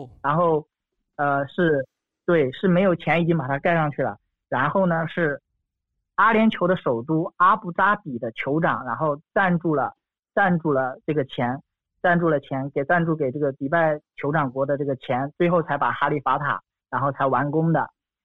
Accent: Hunan, China; 因为我是湖南人，那其实对于这两个热，其实有一个非常直观的一个感受，就是我们在湖南的时候，其实会感觉说白天可能会非常干燥非常热

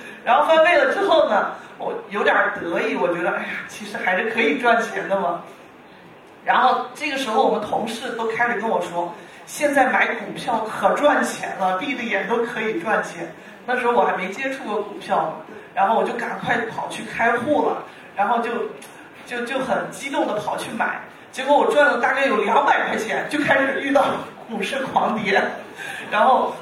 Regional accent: Henan, China; now in Chengdu, China; 我是来自成都的，然后其实我的老家是在河南的，我是2012年的时候因为家庭的原因，然后就去到了成都。我现在呢是在成都税务所上班，大概在成都已经上了9年的班了。

